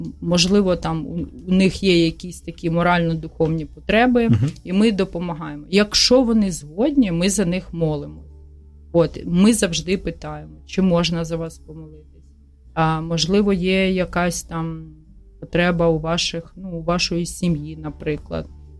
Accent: Kyiv, Ukraine; Ukrainian is a second language; Хоч я і корінна киянка, і все життя розмовляла російською, але дуже намагаємось розмовляти українською мовою.

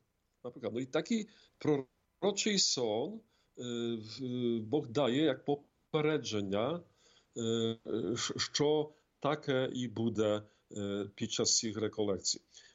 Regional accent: Poland; Ukrainian is a second language; з мого рідного міста в Польщі

